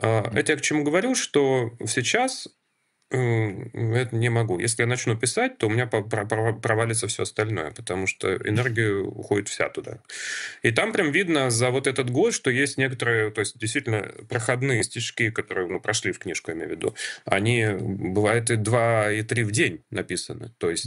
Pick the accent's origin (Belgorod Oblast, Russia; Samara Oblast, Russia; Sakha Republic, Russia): Belgorod Oblast, Russia; born there; also born or lived in Yugoslavia; папа там родился. Я уже родился в Белгородской области, но все время, когда мы жили в Югославии, меня туда на лето отправляли.